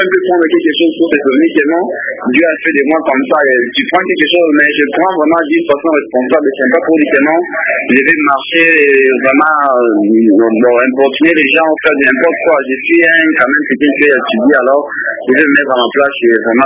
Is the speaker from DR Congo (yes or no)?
yes; Lubumbashi, Haut-Katanga, DR Congo; ici, chez nous, à Lubumbashi